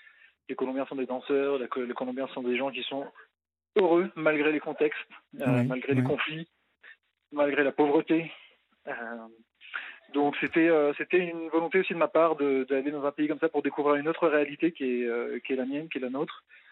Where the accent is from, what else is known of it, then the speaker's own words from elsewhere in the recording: Normandy, France; c'est qu'on est normand, premièrement.